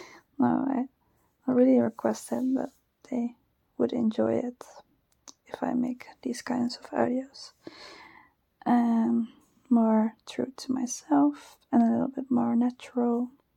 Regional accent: Netherlands; accent: Dutch; English is a second language; I also got some comments about my Dutch accent. It's pretty funny, because I don't always enjoy my Dutch accent.

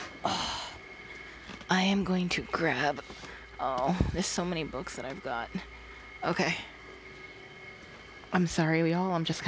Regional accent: New York City, New York, United States; accent: New York; Where I'm from New York City. So hey, here's an actual New York accent.

